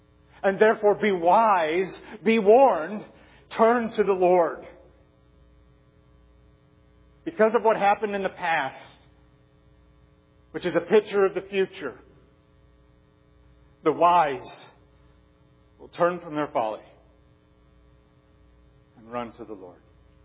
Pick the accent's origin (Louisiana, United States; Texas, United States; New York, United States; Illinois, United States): Illinois, United States; Chicago; It reminds me of growing up in Chicago. As far as I know, it snowed every single year when I was in Chicago.